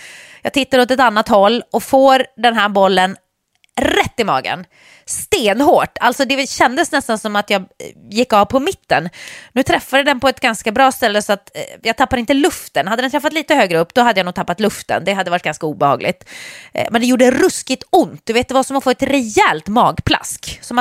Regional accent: Sweden; Och som svensk tänker man så här, det här kanske är enda solen vi får.

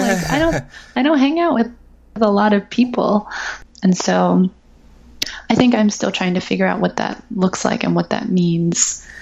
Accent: Ohio, United States; I'm from Ohio. My dad's from Singapore.

